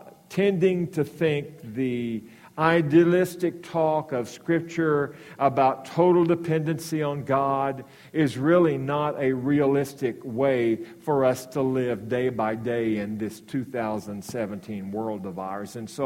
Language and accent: English; Arkansas, United States; recognizing that I'm from Arkansas. You seldom eat down there without cornbread of some form or another